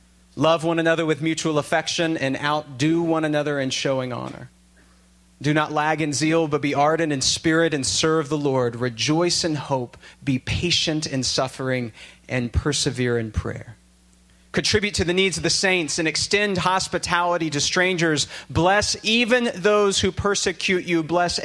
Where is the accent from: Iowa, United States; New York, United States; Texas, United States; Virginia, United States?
Texas, United States; I am wondering as a Texan, why, God, have you taken me to this God-forsaken place?